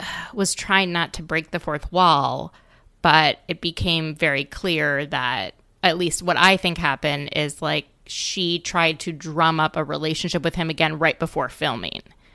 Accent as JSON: {"language": "English", "region": "Minnesota", "country": "United States", "said": "I'm from Minnesota. I feel like he accurately represents our state."}